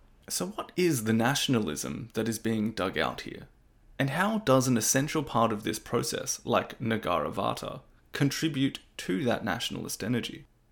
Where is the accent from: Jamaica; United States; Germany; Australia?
Australia; I'm still going to say, yes, I'm an Australian.